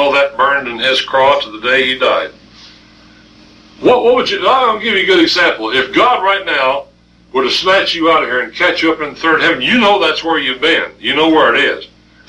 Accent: Windsor, Colorado, United States; also born or lived in Denver; we pulled up roots and left my hometown of Windsor, Colorado, and moved to Denver.

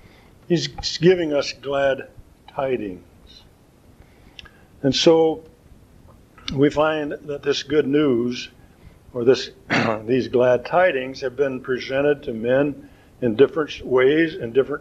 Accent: Jonesville, Michigan, United States; See, I'm from Jonesville, Michigan.

